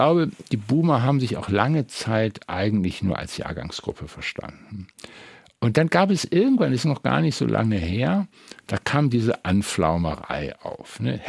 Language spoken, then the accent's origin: German; West Berlin, Berlin, Germany; dass ich meine Jugend in West-Berlin zugebracht habe.